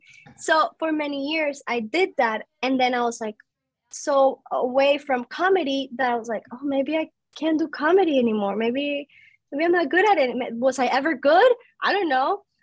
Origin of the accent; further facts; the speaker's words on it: Colombia; I come from Colombia.